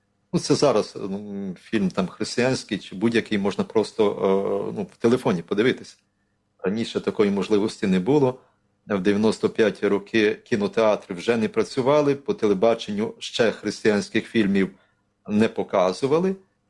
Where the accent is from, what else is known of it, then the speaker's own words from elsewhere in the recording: Lviv Oblast, Ukraine; born there; now in Lviv, Ukraine; Ні, я народився в Львівській області, але після приїхав там навчатися, і вже після навчання я залишився в Львові.